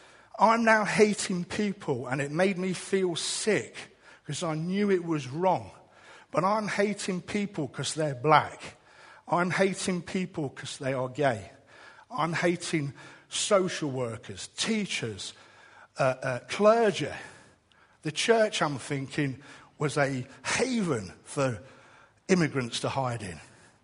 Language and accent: English; England, United Kingdom; Yeah, I'm an Englishman. I'm proud of who I am.